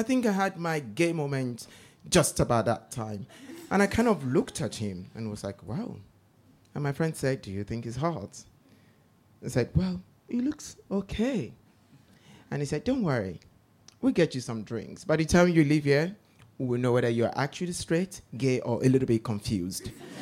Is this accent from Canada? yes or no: no; Nigeria; growing up in Nigeria isn't funny.